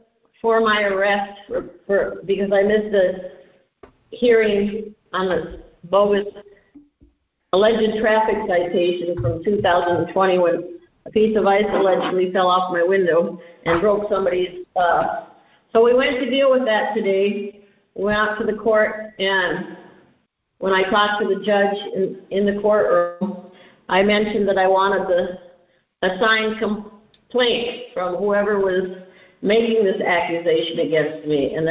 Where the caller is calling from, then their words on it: Minnesota, United States; in Minnesota. We're just calling from John's phone today.